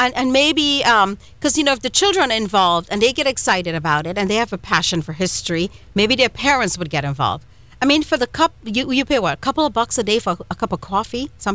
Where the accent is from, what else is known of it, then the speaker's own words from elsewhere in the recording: Trinidad & Tobago; I'm from Trinidad.